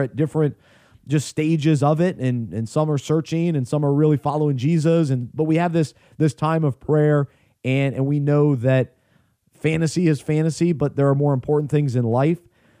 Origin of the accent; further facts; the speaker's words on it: Charlotte, North Carolina, United States; We're all from Charlotte, and so guys come home, but we had one guy come from Chicago and on the coast.